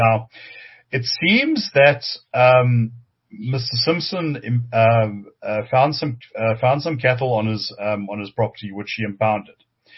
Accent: Dundee, Scotland, United Kingdom; I am actually originally from Dundee, so you know, it's a part of the world I know well

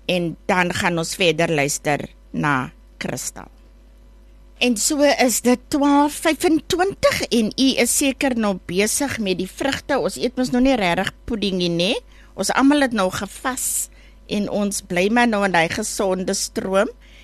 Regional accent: Calvinia, Northern Cape, South Africa; Ek is self van Calvinia oorspronkelijk.

